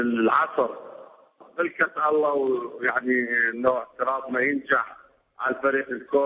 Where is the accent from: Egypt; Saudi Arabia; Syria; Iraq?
Iraq; احنا العراق نريد نرجع كل المهجرين إلى بلدنا العراق